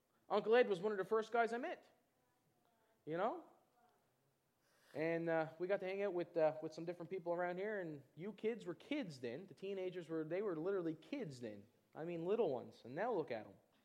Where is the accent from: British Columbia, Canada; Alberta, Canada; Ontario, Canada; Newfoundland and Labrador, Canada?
Newfoundland and Labrador, Canada; I'm from Newfoundland. You have any idea how far apart that is?